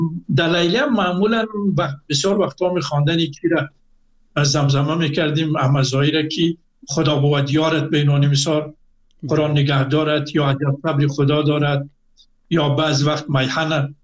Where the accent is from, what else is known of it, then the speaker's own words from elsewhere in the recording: Afghanistan; now in Iran; من از افغانستان آمدم، همین کپی نمرات خود از لیسه سلطان محمود غزنی من گرفته بودم